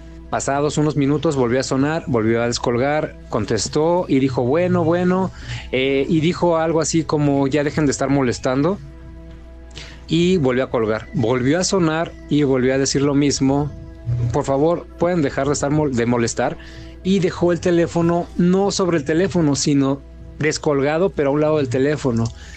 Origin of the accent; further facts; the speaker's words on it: Michoacán, Mexico; Yo soy de Michoacán, soy de Michoacán.